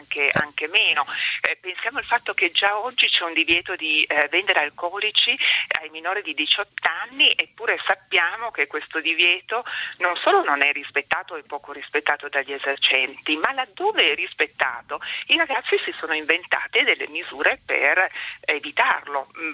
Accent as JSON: {"language": "Italian", "town": "Turin", "region": "Piedmont", "country": "Italy", "said": "sono una torinese che ha l'ufficio, l'istituto in San Salvario proprio"}